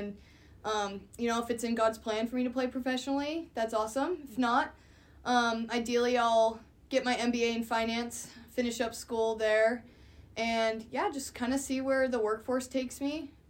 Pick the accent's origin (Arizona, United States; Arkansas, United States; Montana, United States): Montana, United States; Kalispell; I am from Kalispell, Montana, born and raised.